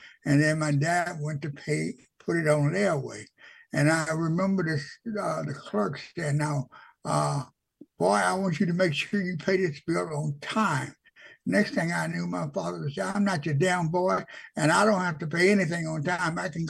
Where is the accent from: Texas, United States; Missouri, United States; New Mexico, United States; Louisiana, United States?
Louisiana, United States; Bogalusa; Bogalusa was a city, and it was they had a factory there. So most of the areas surrounding Bogalusa were farming areas. But we were a city. We did not farm. We had paper mill and a box factory.